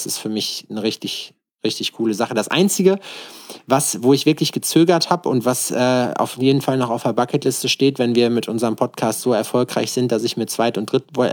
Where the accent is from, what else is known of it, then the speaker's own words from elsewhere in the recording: Schalksmühle, North Rhine-Westphalia, Germany; also born or lived in Lüdenscheid; In Lüdenscheid. Das ist ein... Also in Lüdenscheid wurde ich geboren, aufgewachsen in Schalksmühle